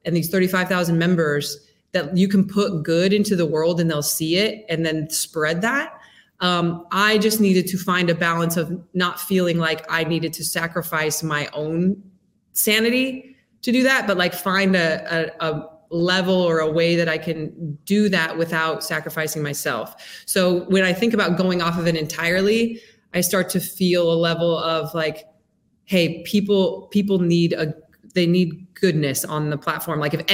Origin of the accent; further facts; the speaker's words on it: Salt Lake City, Utah, United States; So I grew up in Salt Lake City, Utah. My family was very active in the Mormon church.